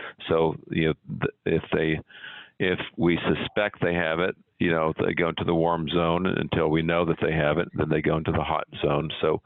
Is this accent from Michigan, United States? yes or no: no; Lubbock, Texas, United States; I'm from Lubbock, Texas. Yeah, I grew up in West Texas.